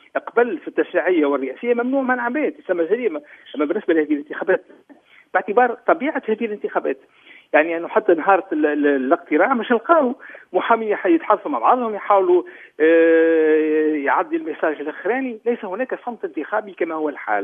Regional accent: Tunisia; يعني عندنا في تونس عندنا سوسة نابل الساقس حتى المدنين

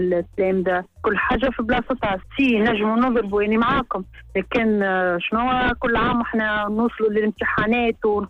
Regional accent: Sousse, Sousse Governorate, Tunisia; أنا من سوسة معلمة

